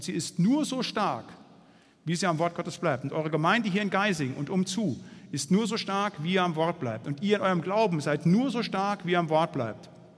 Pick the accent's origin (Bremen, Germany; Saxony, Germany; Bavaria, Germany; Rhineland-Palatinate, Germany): Bremen, Germany; Noch banaler, ich komme ja aus Bremen